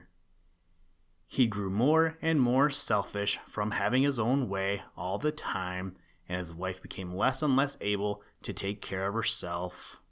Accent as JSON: {"language": "English", "region": "Michigan", "country": "United States", "said": "from the great state of Michigan. I'm sure I'm not the only one, but I do like to meet people from my home state, my hometown, my home school, or my home whatever."}